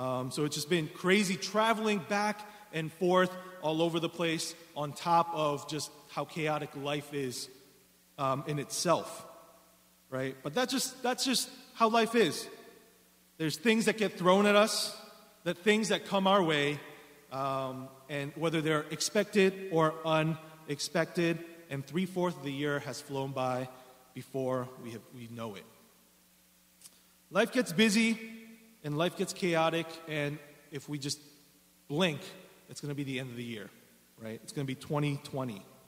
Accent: New York, United States; also born or lived in Seoul, South Korea; I was baptized about 8 years ago in New Jersey. And so I grew up, I grew up in Seoul, South Korea, until I was about the age of 10. And then I moved to Rockland County, New York, where I grew up until I went to college

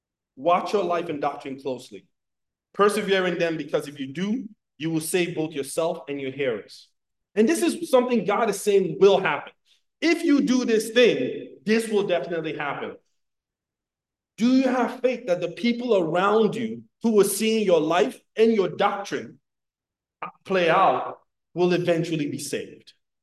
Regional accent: Nigeria; Now, I'm Nigerian, I have lots of uncles.

